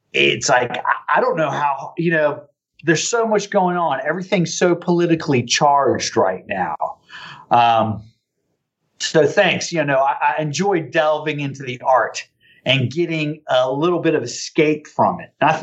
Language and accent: English; Richmond, Virginia, United States; Well, I grew up in Richmond, Virginia.